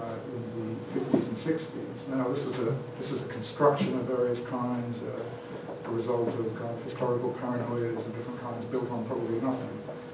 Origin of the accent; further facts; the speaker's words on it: Australia; Being Australian, I can say this